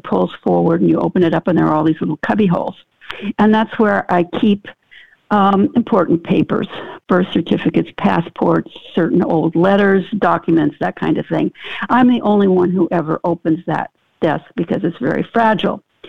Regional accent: Seattle, Washington, United States; moved away as an adult; now in Boston, United States; First of all, I'm from Seattle. I grew up there and only moved to Boston after college. I was raised a Catholic

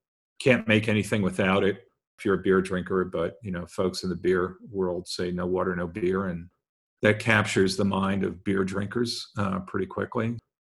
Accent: New York City, New York, United States; I grew up in New York City in Queens

